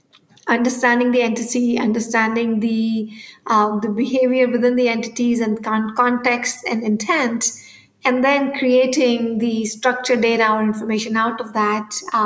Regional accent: India; Like, I grew up in India

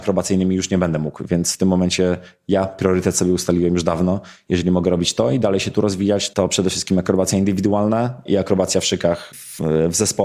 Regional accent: Mińsk Mazowiecki, Masovian Voivodeship, Poland; ta moja historia zawsze była związana z Mińskiem Mazowieckim, to, że ja dorastałem na tym lotnisku.

